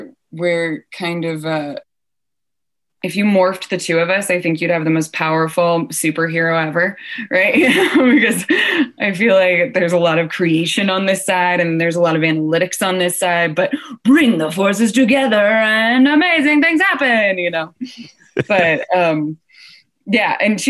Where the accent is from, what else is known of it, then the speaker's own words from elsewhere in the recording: Louisville, Kentucky, United States; And I grew up in Louisville. So Louisville has like an art show in one of their whatever.